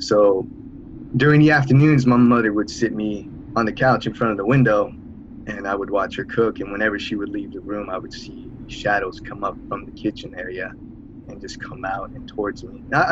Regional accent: San Jose, California, United States; I'm from San Jose, California.

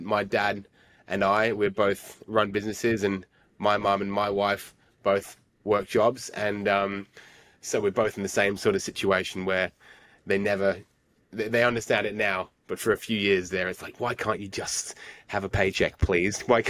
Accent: England, United Kingdom; I'm from England

